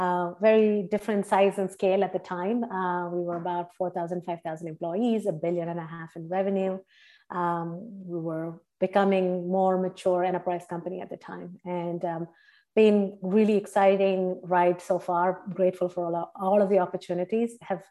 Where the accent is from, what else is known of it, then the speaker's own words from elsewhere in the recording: India; English is a second language; moved away as an adult; now in United States; I grew up in India, and that's where I got my undergrad degree in computer engineering.